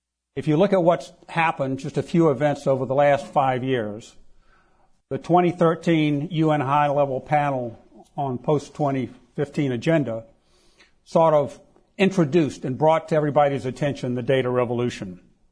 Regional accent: the South, United States; How did you know I was from the South, where, you know, in the South, kudzu strangles things?

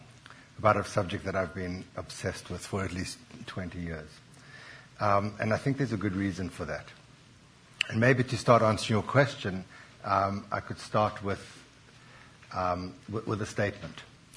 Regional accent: South Africa; To take a second example from my home country

